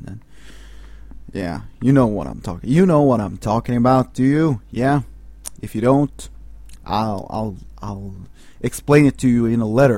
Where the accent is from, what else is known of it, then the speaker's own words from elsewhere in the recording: Umeå, Västerbotten County, Sweden; First track you heard, great band from my hometown, Umeå